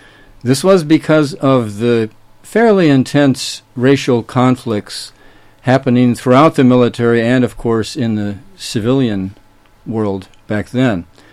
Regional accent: Minnesota, United States; As I mentioned, I was born and raised in Minnesota and entered the Air Force Academy in 1965

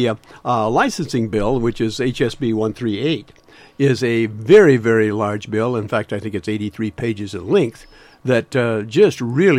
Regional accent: Iowa, United States; I remember growing up in Iowa

